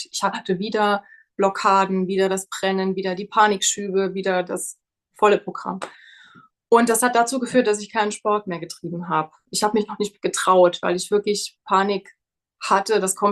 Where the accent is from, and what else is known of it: Trier, Rhineland-Palatinate, Germany